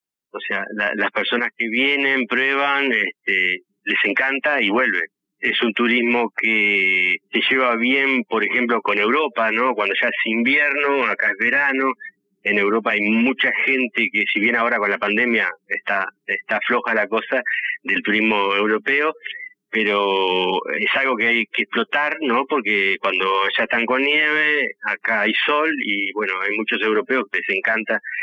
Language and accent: Spanish; Uruguay; also born or lived in Buenos Aires; Yo soy uruguayo, mi mujer es argentina, pero yo estuve viviendo unos 20 años más o menos aproximadamente en Argentina, en Buenos Aires